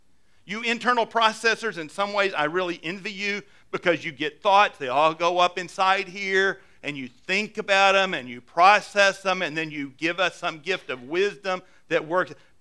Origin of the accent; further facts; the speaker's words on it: Louisiana, United States; oh, you're from Alabama? Hey, I'm from Louisiana.